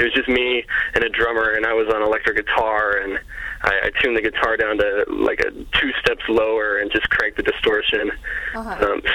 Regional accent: Placerville, California, United States; the first stop on the tour is my hometown, which is a really, really little mountain town between Sacramento and Lake Tahoe called Placerville.

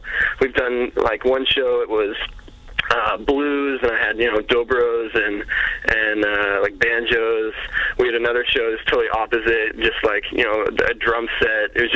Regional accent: Placerville, California, United States; the first stop on the tour is my hometown, which is a really, really little mountain town between Sacramento and Lake Tahoe called Placerville.

